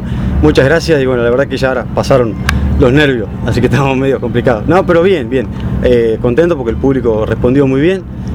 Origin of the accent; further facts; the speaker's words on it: La Pampa, Argentina; also born or lived in Carlos Tejedor; Yo soy nativo de Carlos Tejedor, pero de chico me fui a La Pampa y soy criado en La Pampa. Y ya hace casi 14 años que estoy acá en Deró, ya me siento un deroense más.